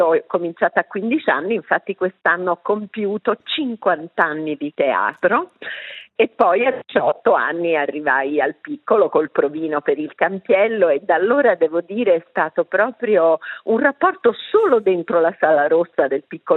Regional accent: Tuscany, Italy; born there; una mamma tedesca, una nonna austriaca, una bisnonna ungherese, sono nata in Toscana

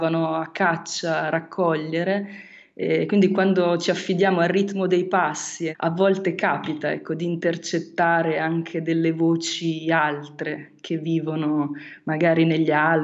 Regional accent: Marche, Italy; il profilo delle colline della mia terra, le Marche.

